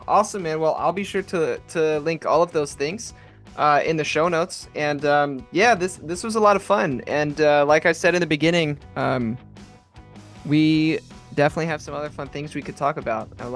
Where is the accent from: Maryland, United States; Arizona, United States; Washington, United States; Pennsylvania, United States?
Maryland, United States; Baltimore; born there; I love it here. I was born here in Baltimore City. My wife and I love it, so it's a great place.